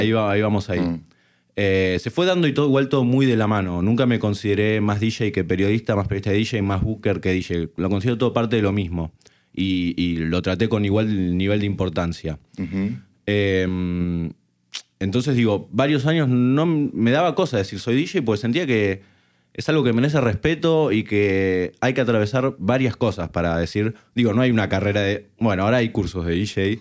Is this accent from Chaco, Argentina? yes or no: no; Buenos Aires Province, Argentina; yo soy del oeste de Buenos Aires